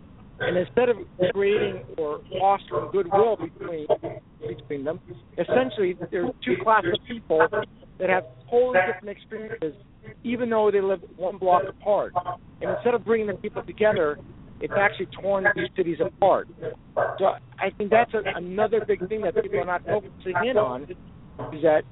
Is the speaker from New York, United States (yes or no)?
yes; Manhattan, New York, United States; also born or lived in Jersey City; now in Texas, United States; I moved to Texas. One of the reasons that I moved to Texas was for that reason. I grew up in Manhattan, and I lived in Jersey City for many years.